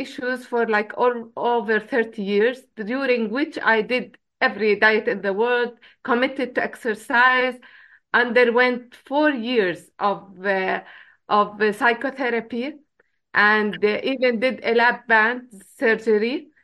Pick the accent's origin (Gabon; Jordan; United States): Jordan; English is a second language; I am from Jordan, which is an Arab country